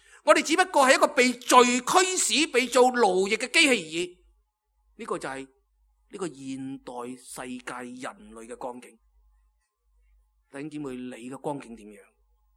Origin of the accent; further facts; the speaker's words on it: Guangdong, China; 我哋中国，我哋广东人咧，以前有一句咧，我细个嗰阵时咧就讲咧